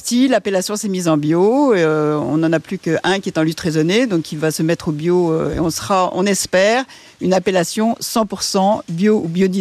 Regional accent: Paris, Île-de-France, France; on n'a pas été élevés ici, on a été élevés à Paris, on était journalistes toutes les deux

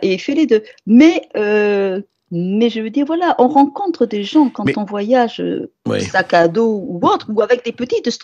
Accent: Nouvelle-Aquitaine, France; ne serait-ce que chez nous au Pays Basque.

